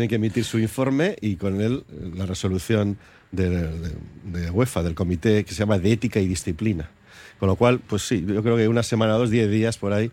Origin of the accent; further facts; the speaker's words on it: Basque Country, Spain; Enmierdar las relaciones entre navarros y vizcaínos, somos todos vascos